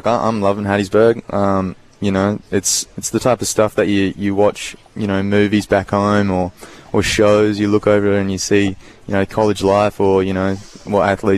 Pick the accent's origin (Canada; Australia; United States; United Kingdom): Australia; South Australia; moved away; also born or lived in Gold Coast, Queensland; I'm from the Gold Coast, so Queensland, Australia. I'm originally from South Australia, so grew up there and then moved up before I came over here, pretty much